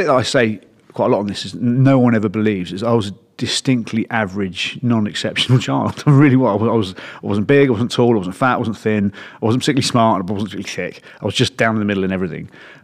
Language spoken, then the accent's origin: English; Eltham, London, United Kingdom; And I grew up in Eltham. Mum and dad are still there.